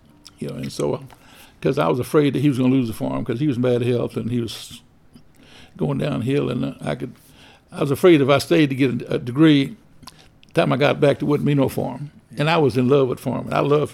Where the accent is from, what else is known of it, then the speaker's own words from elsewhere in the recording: Winnie, Texas, United States; I was born in Port Arthur, Texas, but actually we lived in Winnie, Texas, south of Winnie.